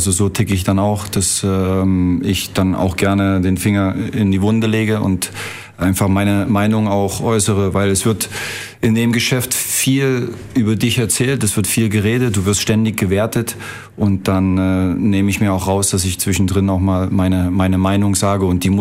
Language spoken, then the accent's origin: German; Leipzig, Saxony, Germany; Leipzig und dort, wo meine Familie natürlich lebt, das ist dann meine Heimat.